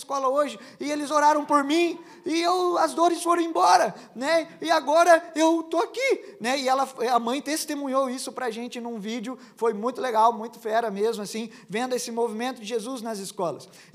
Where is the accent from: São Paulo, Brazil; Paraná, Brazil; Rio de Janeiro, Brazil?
São Paulo, Brazil; eu sou de São Paulo, do interior